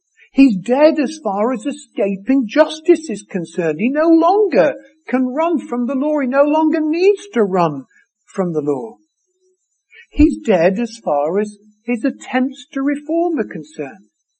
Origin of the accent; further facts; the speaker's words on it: France; all the way back growing up in France.